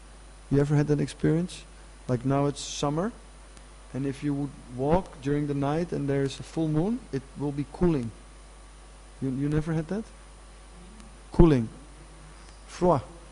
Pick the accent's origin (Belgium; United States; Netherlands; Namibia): Netherlands; English is a second language; I'm from Holland, there's a lot of wind in Holland